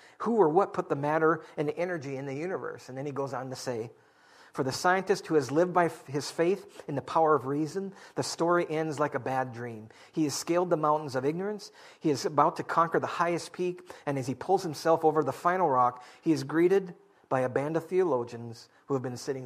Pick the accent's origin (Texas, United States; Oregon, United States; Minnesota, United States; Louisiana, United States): Minnesota, United States; I just love fall. It's my favorite season. I grew up in Minnesota, and I love the fall weather